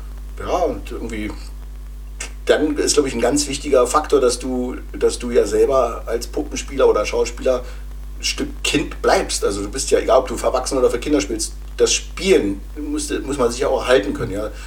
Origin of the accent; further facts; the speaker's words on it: Germany; ich bin ja noch in der DDR groß geworden